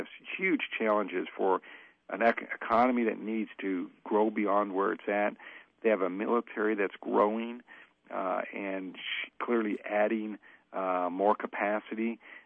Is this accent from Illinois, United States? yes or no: no; Alaska, United States; as someone born and raised in Alaska, I mean, we kind of grew up knowing that in order for us to be successful, we have to be thinking outside of Alaska's borders